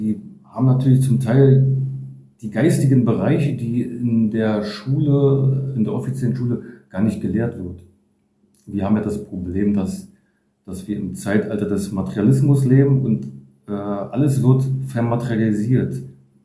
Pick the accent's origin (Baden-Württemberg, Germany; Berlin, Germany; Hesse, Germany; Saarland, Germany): Berlin, Germany; als Berliner